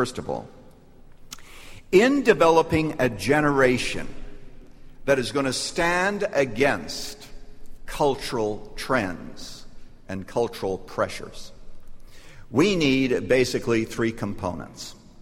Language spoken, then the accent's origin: English; Canada; I was brought up in Canada. I was born near a little town that was so small that the mayor and the village idiot was the same person.